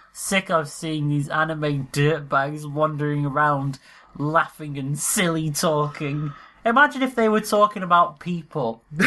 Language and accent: English; Wales, United Kingdom; born there; I was born in Wales.